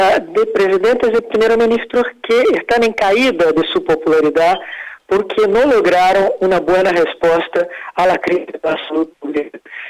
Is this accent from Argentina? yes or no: no; Brazil; Spanish is a second language; para todas las personas en Brasil. Entonces, por eso también hay una crítica que está más fuerte en mi país por las actitudes del presidente Bolsonaro